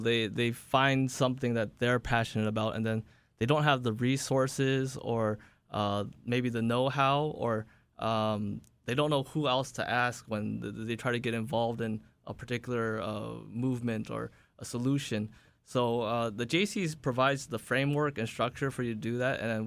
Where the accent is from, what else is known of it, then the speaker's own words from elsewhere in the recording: California, United States; I'm not from Hawaii originally. I grew up in California for most of my life. I moved to Hawaii maybe about 6 years ago now.